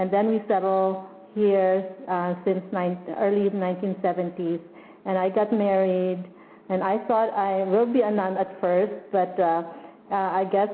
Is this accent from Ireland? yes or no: no; Philippines; English is a second language; now in United States; well, I came to the United States because of some I was born in the Philippines with a American citizenship and but outside the United States, of course, and then I have to come here between the ages of certain age and live here for 5 consecutive years.